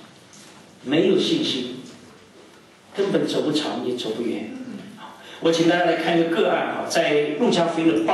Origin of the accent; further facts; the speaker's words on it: Hangzhou, Zhejiang, China; 那个地方呢刚好跟我的家乡就是杭州啊很类似